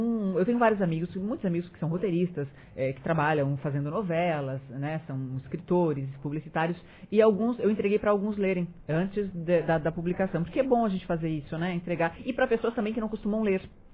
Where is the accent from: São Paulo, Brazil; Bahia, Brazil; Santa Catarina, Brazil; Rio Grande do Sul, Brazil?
Santa Catarina, Brazil; Orleans; Orleans. Aqui do ladinho.